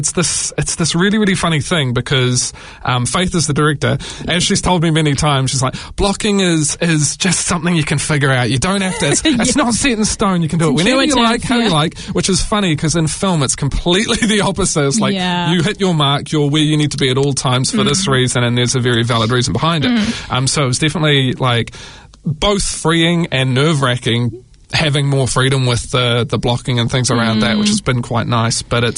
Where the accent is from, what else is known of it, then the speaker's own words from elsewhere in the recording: Christchurch, Canterbury, New Zealand; also born or lived in Wellington; now in Auckland, New Zealand; I'm from North Canterbury, from Christchurch originally, and made the journey to Wellington for film work.